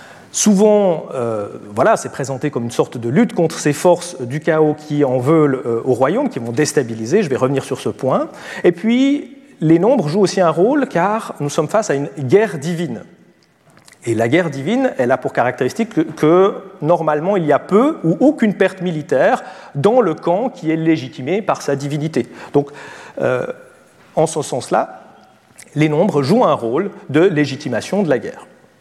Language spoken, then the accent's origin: French; Switzerland; bon, parce que je viens de Suisse